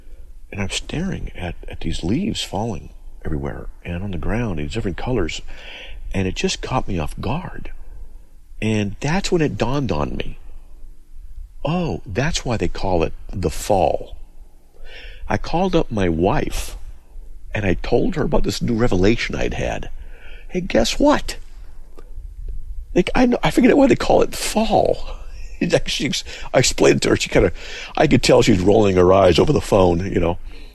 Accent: San Diego, California, United States; also born or lived in Escondido, United States; and we're from Southern California, you got to understand, Southern California, where it's illegal to get below 60 degrees

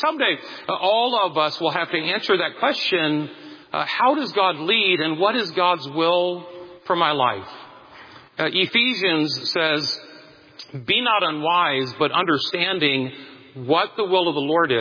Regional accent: Fort Madison, Iowa, United States; I grew up in Fort Madison, Iowa.

